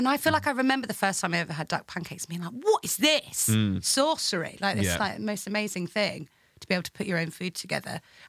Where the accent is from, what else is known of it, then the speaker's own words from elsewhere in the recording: Birmingham, West Midlands, United Kingdom; you meet another like Brummie on a set or something, you're both just like for ages. Just I can't believe we're both from Birmingham.